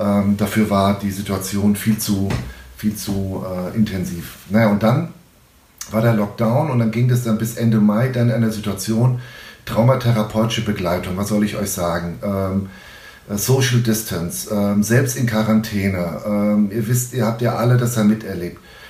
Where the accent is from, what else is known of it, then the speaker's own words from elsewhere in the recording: Frankfurt, Hesse, Germany; now in Hanau, Germany; also ich wohne ja in Hanau und komme aus Frankfurt.